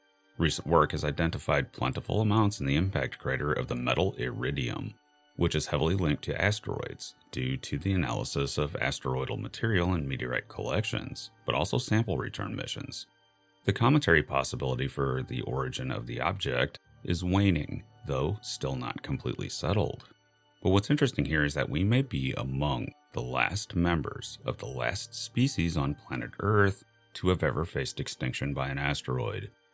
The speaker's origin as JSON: {"language": "English", "region": "Missouri", "country": "United States", "said": "These are in my home state of Missouri, and I've been to both."}